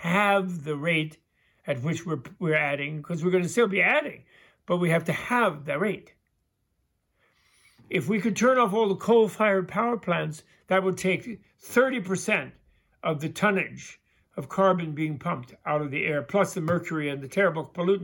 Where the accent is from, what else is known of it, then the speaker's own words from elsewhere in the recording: New York, United States; I love California. I'm a New Yorker.